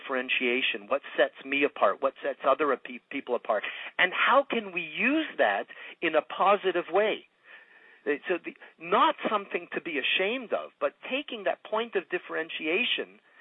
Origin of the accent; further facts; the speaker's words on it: Montreal, Quebec, Canada; first language French; English is a second language; We moved to a community in Montreal. My native tongue is French, but I was raised in an English neighborhood in a French province.